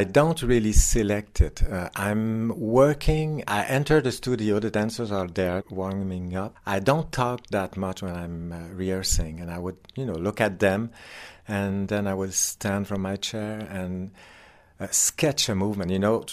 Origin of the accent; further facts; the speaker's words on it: Quebec, Canada; I'm not a young man anymore. I'm from Canada, from Quebec, which is a French province in Canada where people mostly speak French.